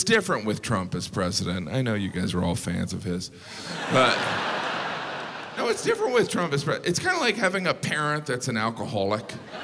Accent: United States; it was strange as an American to realize every other country on the planet was wrong.

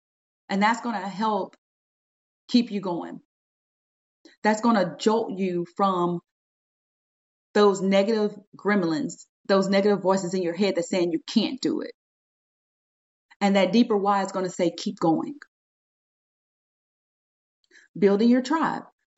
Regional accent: Texas, United States; I'm from Texas, so we have a saying, you know, we are Texas strong, we have tough skin, we are resilient people, okay?

